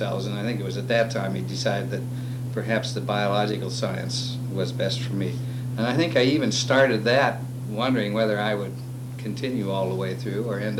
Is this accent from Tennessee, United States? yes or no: no; Beaver, Pennsylvania, United States; born there; Milo, I was born in Beaver, Pennsylvania, which is about 30 miles north of Pittsburgh in western Pennsylvania.